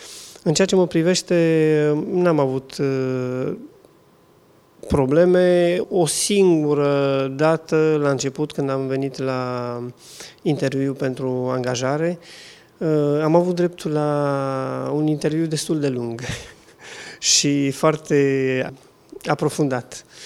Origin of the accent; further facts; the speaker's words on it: Alba Iulia, Alba County, Romania; Și eu am crescut într-o perioadă foarte bogată, spiritual, în comunitatea din Alba Iulia, de acolo sunt deloc din România.